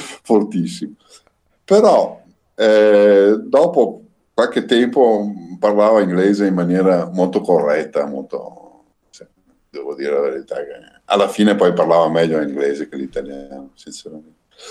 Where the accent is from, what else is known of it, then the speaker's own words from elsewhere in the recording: Padua, Veneto, Italy; noi siamo di Padova.